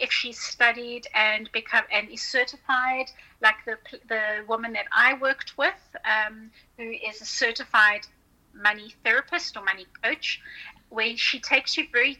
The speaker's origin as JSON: {"language": "English", "country": "South Africa", "tie": "born or raised there", "said": "I grew up with around a lot of poverty. I grew up in South Africa and with a mom who was widowed at a very young age with three older brothers and one younger brother."}